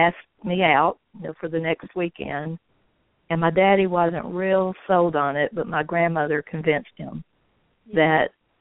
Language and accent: English; Birmingham, Alabama, United States; I'm the oldest of four children. I grew up in Birmingham, Alabama, and my mother was a stay-at-home mother, as most were back in the 50s, and my father was an attorney, and I played outside all the time.